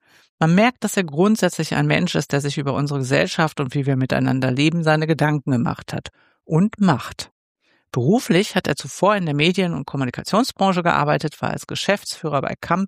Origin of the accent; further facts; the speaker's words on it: Hamburg, Germany; das ich als Hamburgerin natürlich schon ganz gut kenne.